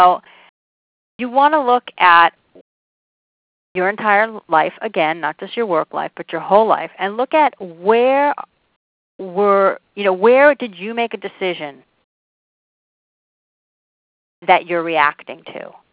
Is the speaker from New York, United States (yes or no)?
yes; New York City, New York, United States; And I'm from the New York City area